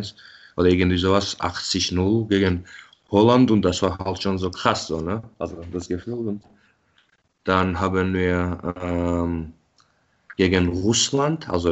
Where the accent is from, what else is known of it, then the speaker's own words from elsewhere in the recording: Tbilisi, Georgia; now in Munich, Germany; Ja, also ich bin ja in Tbilisi geboren und aufgewachsen